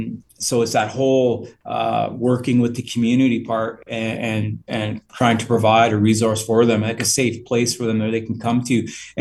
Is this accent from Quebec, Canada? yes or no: no; Manitoba, Canada; I'm from Treaty One